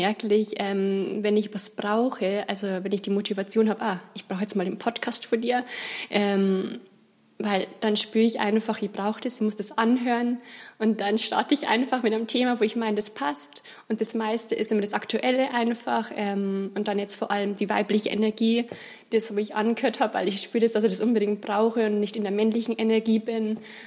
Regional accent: Bavaria, Germany; Genau, also ich komme aus dem Landkreis Eichstätt, also Nähe Ingolstadt.

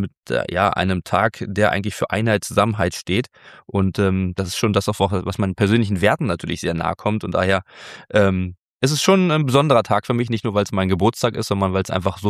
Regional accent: Spandau, Berlin, Germany; ich bin, wie gesagt, gebürtiger Spandauer und ich bin auch stolz darauf.

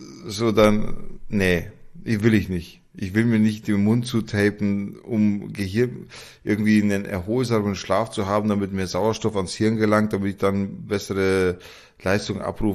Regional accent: Munich, Bavaria, Germany; Als Münchner kenne ich das natürlich.

